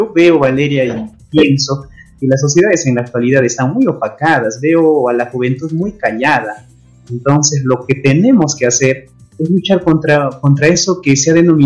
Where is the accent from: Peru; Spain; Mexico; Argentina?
Peru; aquí en mi país, Valeria, en Perú